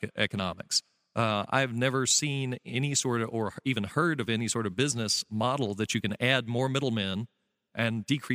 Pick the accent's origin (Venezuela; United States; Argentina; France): United States; Lubbock, Texas; born there; has a endowed professorship there at Texas Tech, where I was born up in Lubbock.